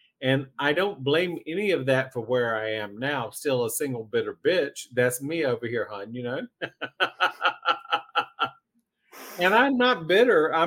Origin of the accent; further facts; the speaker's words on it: North Carolina, United States; So now let's talk about growing up in North Carolina. What kind of expectations do you think that we inherited from our environment?